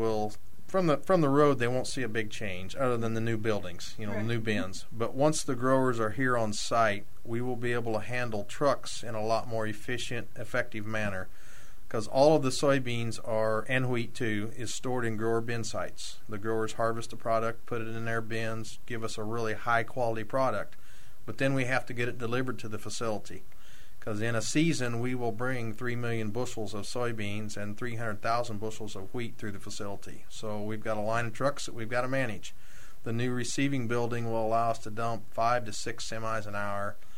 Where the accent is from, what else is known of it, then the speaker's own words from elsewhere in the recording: Illinois, United States; I'm originally from Southeast Illinois, grew up on a small grain and livestock farm.